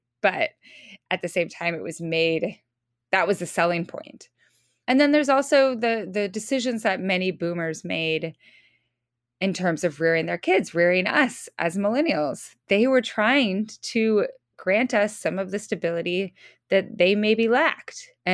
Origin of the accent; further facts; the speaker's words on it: Idaho, United States; I'm at the very end of the official age spectrum. And the combination of that and growing up in North Idaho